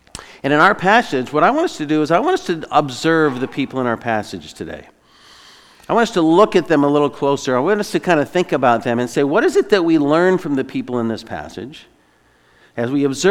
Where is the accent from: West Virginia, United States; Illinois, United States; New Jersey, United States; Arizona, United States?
Arizona, United States; I grew up in Arizona.